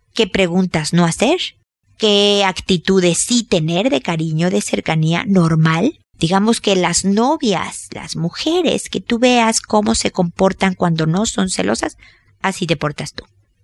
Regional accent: Mexico; como decimos en mi tierra, México

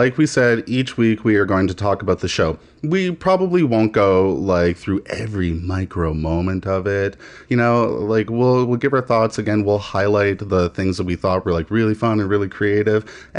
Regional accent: Canada; now in Toronto, Canada; And we're Canadian.

